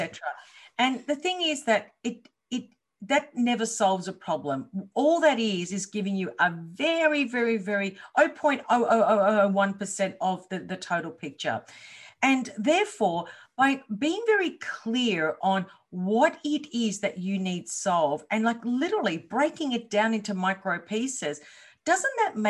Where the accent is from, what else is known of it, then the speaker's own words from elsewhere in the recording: Australia; So I'm from Australia and I am a coach.